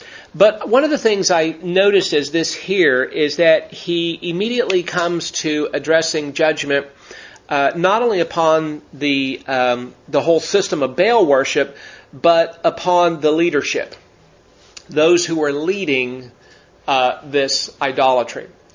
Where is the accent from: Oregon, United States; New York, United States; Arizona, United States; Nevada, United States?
Nevada, United States; Las Vegas; when I was a teenager growing up in Vegas